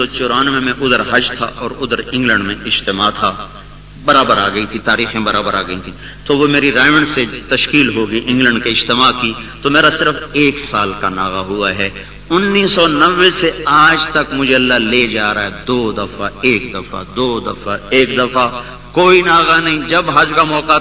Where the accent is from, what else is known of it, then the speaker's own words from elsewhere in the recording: Tulamba, Punjab, Pakistan; ہمارا home town تلمبہ ہے، تلمبہ کے ساتھ ہمارا گاؤں ہے،